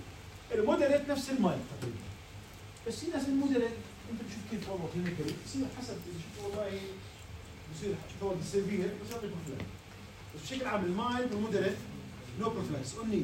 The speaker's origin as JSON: {"language": "Arabic", "country": "Jordan", "said": "هذا فاكتور 11 موجود عندنا بالأردن"}